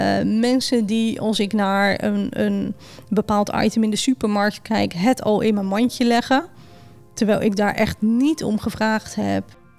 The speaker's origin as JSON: {"language": "Dutch", "region": "South Holland", "country": "Netherlands", "said": "Ik ben 43 jaar. Ik kom uit het Westland en daar woon ik met mijn man Johan en onze drie kinderen van 23, 20 en 16."}